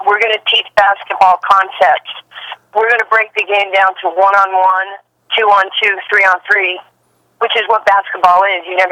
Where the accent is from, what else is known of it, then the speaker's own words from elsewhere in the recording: New York City, New York, United States; I was a kid from New York City with one parent, no heat, no electricity.